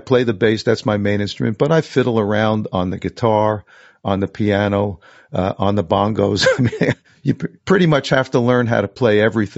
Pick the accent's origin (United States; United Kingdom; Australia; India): United States; New York City, New York; I grew up in New York City, in the suburbs, Queens, New York, real middle class kind of lifestyle.